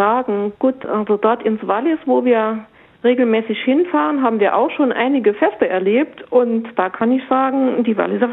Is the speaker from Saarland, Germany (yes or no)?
yes; Saarland, Germany; Ach, also es wird natürlich bei uns im Saarland auch gearbeitet, ist ja klar.